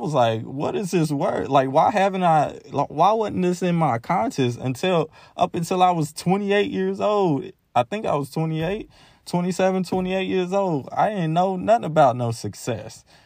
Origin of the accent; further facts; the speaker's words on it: Independence, Missouri, United States; Like, I grew up in Independence, so KCK is great.